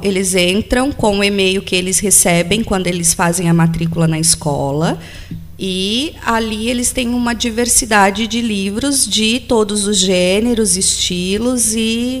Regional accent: São Paulo, Brazil; é pelo meu sotaque, dá para perceber que eu não sou gaúcha, né? Eu sou paulista, né? Já rodei bastante o Brasil, porque meu pai, ele trabalhava em construções de hidrelétricas, então eu conheço praticamente quase todos os estados brasileiros

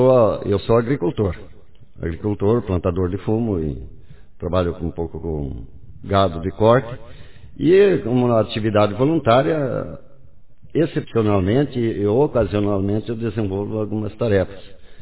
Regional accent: Dionísio Cerqueira, Santa Catarina, Brazil; also born or lived in Rondônia; quando me aposentei, então eu pedi licença e voltei para minha terra, Dionísio Cerqueira

